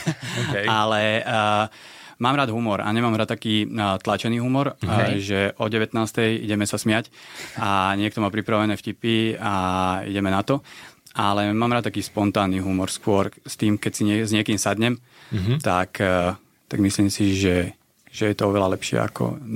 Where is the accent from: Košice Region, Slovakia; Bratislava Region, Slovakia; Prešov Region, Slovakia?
Bratislava Region, Slovakia; Malacky; also born or lived in Switzerland; pochádzam z Malaciek a 14 rokov som žil mimo Slovenska. Pred 3 rokmi sme sa vrátili.